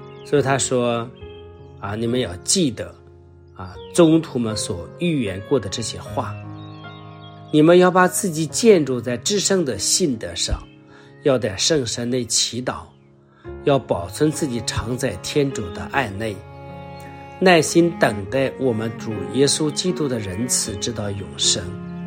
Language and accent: Chinese; China; 我们中国人说，没有这个荷叶就不要包这个粽子啊！